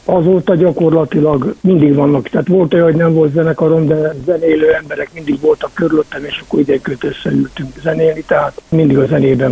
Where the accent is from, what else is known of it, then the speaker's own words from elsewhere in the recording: Kiskunhalas, Bács-Kiskun, Hungary; Nem Kiskunhalason születtem. Gyakorlatilag általános iskolát már ott jártam, Kiskunhalason. Hát a gyermekéveimet ott töltöm, nagyon szép emlékeim vannak.